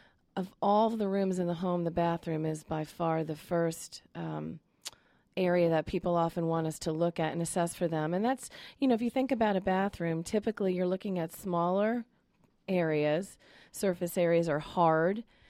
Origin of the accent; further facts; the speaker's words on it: New York, United States; moved away as an adult; No, I'm originally from New York State and went to graduate school in Boston and then moved here in 96.